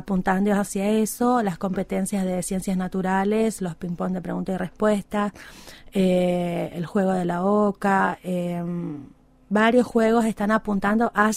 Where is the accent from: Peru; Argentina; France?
Argentina; nos nuclea a todos como argentinos es Malvinas